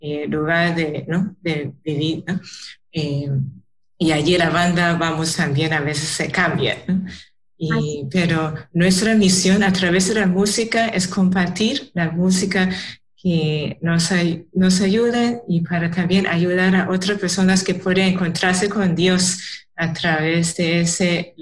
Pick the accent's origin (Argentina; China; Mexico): China; yo soy china